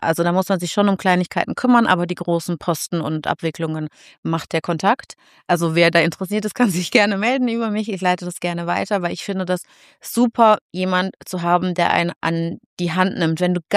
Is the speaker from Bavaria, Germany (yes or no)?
yes; Munich, Bavaria, Germany; hier in meiner Heimatstadt München